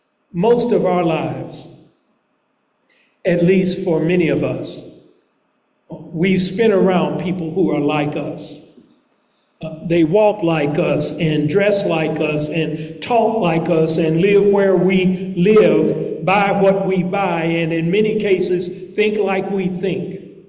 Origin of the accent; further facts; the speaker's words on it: Kansas City, United States; I was born here in Kansas City, raised in Kansas City, educated in Kansas City, grew up, played, lived, laughed, and loved right here in Kansas City.